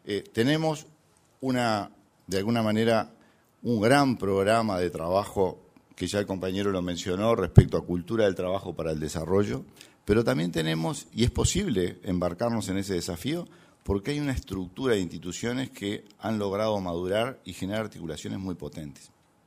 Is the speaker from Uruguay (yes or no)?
yes; Uruguay; a veces también la humildad es parte de nuestra propia conformación como uruguayos y tenemos que defenderla